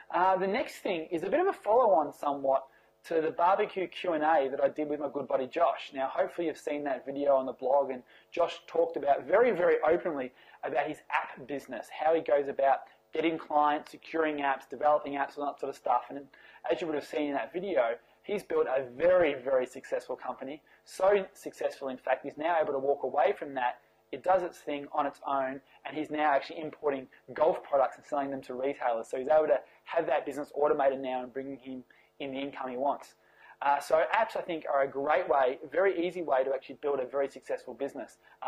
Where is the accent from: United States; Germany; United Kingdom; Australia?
Australia; but being an Australian, I don't even fall into that banner.